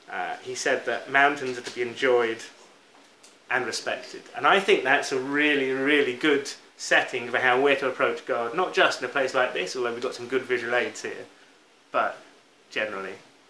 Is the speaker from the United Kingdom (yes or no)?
yes; United Kingdom; And I know, particularly as a Brit